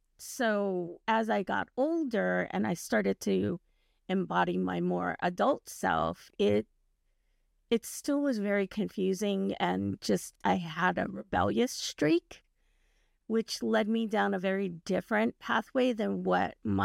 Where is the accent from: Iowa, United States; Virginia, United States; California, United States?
California, United States; Carson; I grew up in Carson, yay, Sea House.